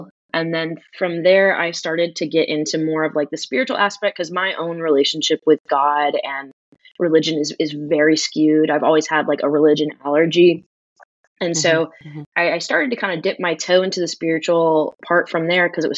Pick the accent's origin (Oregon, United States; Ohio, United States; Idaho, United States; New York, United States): Ohio, United States; Cleveland; now in Nashville, United States; I am from Cleveland, Ohio, originally, currently located in Nashville, Tennessee.